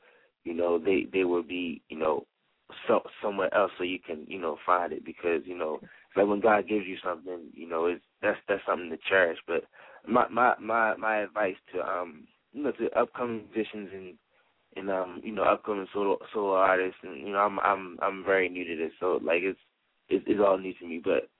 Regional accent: Baltimore, Maryland, United States; I'm from Baltimore, Maryland. I'm 24

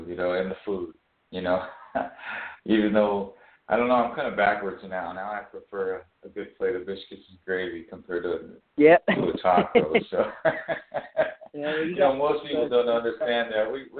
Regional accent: West Coast, United States; moved away; I'm originally from the West Coast, and I moved out to the Midwest 24 years ago

